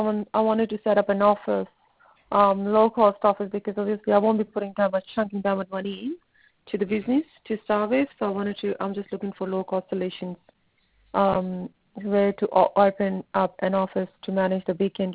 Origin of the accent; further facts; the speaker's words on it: Australia; Oh no, I'm from Australia. I'm from Australia